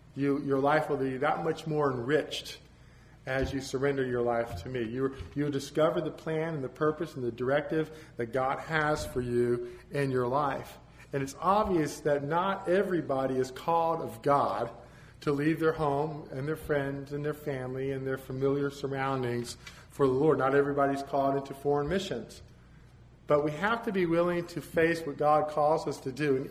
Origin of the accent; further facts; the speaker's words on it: Florida, United States; moved away as an adult; now in California, United States; I had to leave my family, my friends, my home state. And three times I went back to Florida trying to end up there